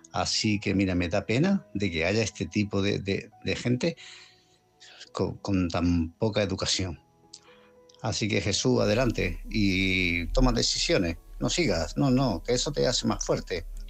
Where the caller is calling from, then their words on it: Málaga, Andalusia, Spain; de Málaga.